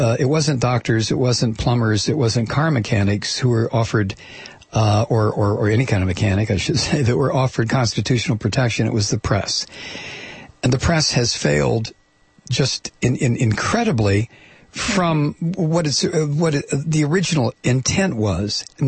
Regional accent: Toledo, Ohio, United States; I grew up in Toledo, Ohio, for God's sake. I mean, everything that occurred in that city was union based.

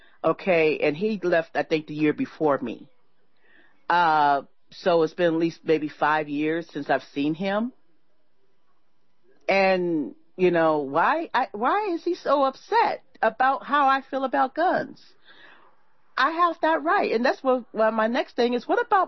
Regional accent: Los Angeles, California, United States; I grew up in South Central, Bob, okay, in the middle of the crack wars back in the day.

